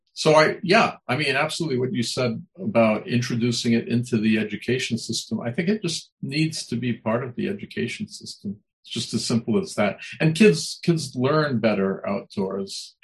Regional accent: New York, United States; so I grew up in New York, but I was always nature boy, and I always loved to get out of the city.

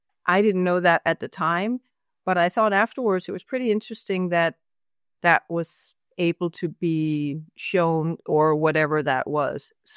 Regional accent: Copenhagen, Capital Region of Denmark, Denmark; English is a second language; Yeah, I am living in Denmark. I am born and live in Denmark, and I grew up in Copenhagen.

